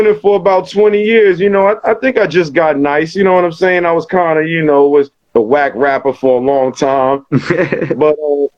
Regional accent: Harlem, New York, United States; growing up in Harlem and living in the Bronx, it was just natural.

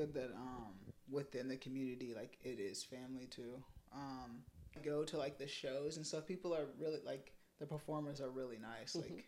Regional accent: El Dorado, Kansas, United States; now in Wichita, United States; So, I grew up in El Dorado, Kansas. So, it's even worse than Wichita.

